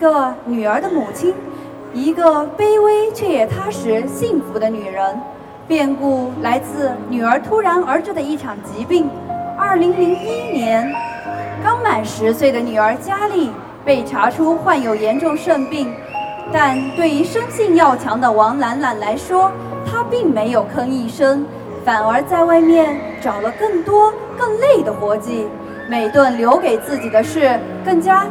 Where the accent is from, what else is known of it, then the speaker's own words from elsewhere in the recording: Yunnan, China; 我是来自双龙街道的